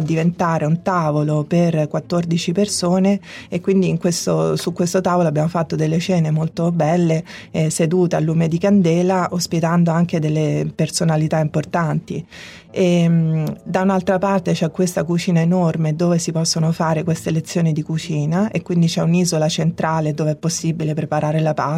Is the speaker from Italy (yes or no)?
yes; Rome, Lazio, Italy; Da romana mi ero dimenticata di cosa significasse vivere accanto al Tevere